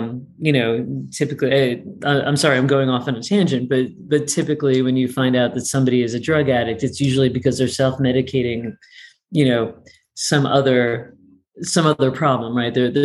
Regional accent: New Jersey, United States; moved away; I came out here from New Jersey. I followed my heart.

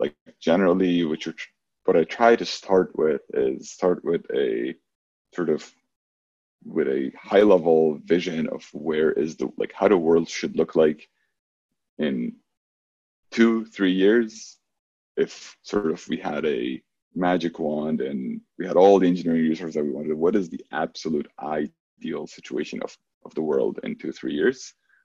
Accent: Israel; now in San Francisco, United States; I come from Israel, and we have a very different culture.

